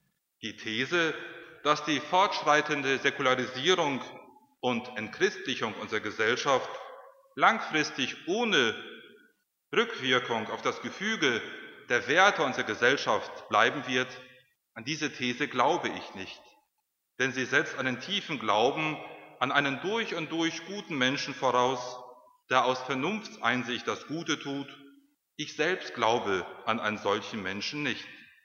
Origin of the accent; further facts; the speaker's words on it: Paderborn, North Rhine-Westphalia, Germany; im Erzbistum Paderborn, wo ich herkomme